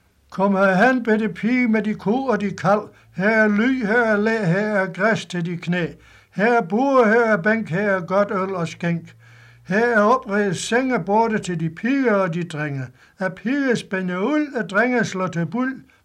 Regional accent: Brændstrup, Region of Southern Denmark, Denmark; Jeg stammer jo egentlig fra Brændstrup.

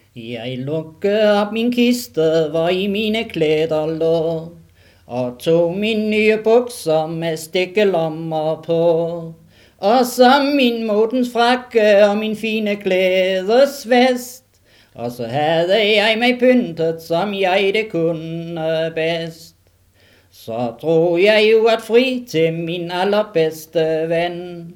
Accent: Region of Southern Denmark, Denmark; Jeg stammer fra Als.

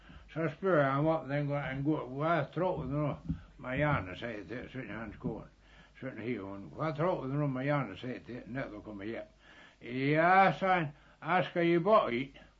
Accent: Fur, Central Denmark Region, Denmark; Min hjemstavn til Fur, det er jeg født og barn.

